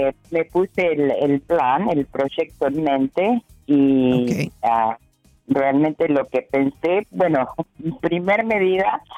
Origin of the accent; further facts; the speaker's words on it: Argentina; no sé si me notas por mi voz, mis amigas, yo soy de Argentina, sí. Y justamente es un lugar que está lejos y es costoso.